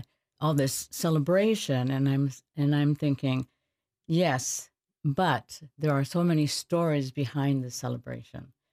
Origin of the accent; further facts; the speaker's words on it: Racine, Wisconsin, United States; Right. I am born and raised in Racine.